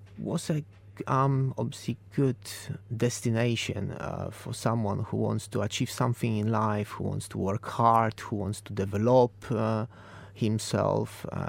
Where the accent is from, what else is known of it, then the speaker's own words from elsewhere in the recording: Poland; English is a second language; moved away as an adult; now in United Kingdom; I came from the poor family. I came from Poland.